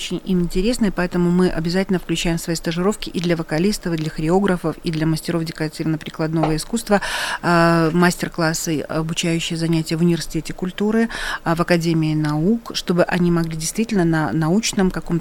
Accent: Belarus; И белорусские соотечественники – это мы, это белорусы.

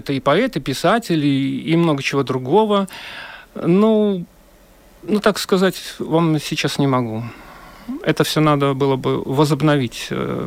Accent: Minsk Region, Belarus; Просто на границе Столбцовского, Воложинского и Дзержинского районов. Местность очень красивая

